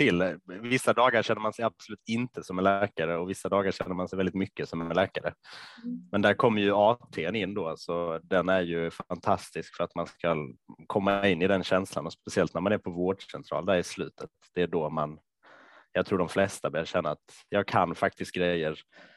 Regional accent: Lund, Skåne, Sweden; also born or lived in Stockholm; now in Malmö, Sweden; Född och uppväxt i Stockholm. Eller född i Stockholm, uppväxt i Lund faktiskt. Mm. Och bor i Malmö just nu

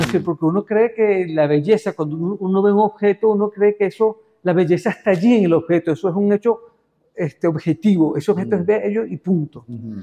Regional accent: Caracas, Capital District, Venezuela; Y vengo de Caracas. Además era para mí un reto porque yo vengo de una tradición plástica, la venezolana

